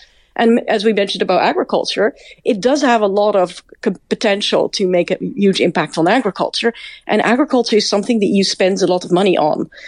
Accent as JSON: {"language": "English", "country": "Canada", "said": "I'm from Canada, right? So I live in Canada at this time."}